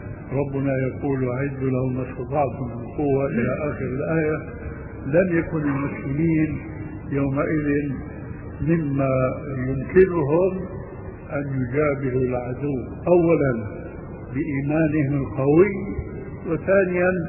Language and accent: Arabic; Syria; وما وقع في مصر عندكم، وما وقع عندنا في سوريا